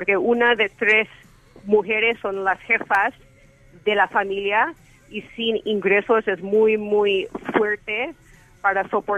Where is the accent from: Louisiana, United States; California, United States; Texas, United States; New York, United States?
California, United States; San Francisco; Spanish is a second language; now in Mexico; yo vengo de San Francisco